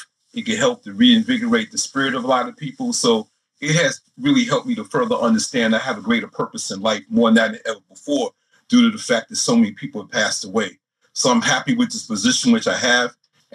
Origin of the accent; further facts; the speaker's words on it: Brooklyn, New York, United States; You know, I was born and raised in Brooklyn.